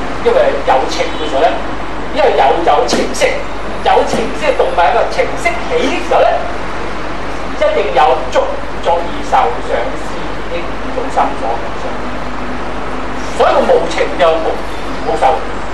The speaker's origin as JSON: {"language": "Cantonese", "region": "Guangdong", "country": "China", "said": "我哋廣東人食得咁辣啊"}